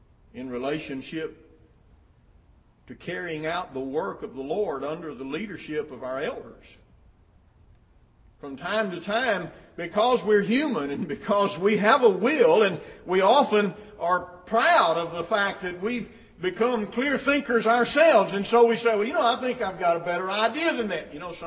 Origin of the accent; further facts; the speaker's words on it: United States; I could call the names of some good old brothers and sisters who are now dead and gone that I grew up around up in Lamar County